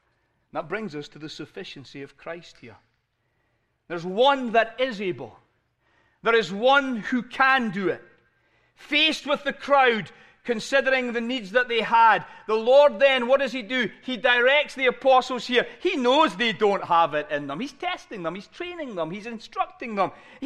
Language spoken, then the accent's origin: English; Scotland, United Kingdom; As a Scotsman, we like to have value for money, right?